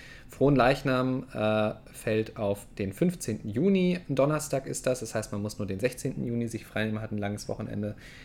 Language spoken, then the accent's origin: German; Saxony, Germany; now in North Rhine-Westphalia, Germany; ich komme ja aus Sachsen ursprünglich, da ist das auf jeden Fall ein Feiertag.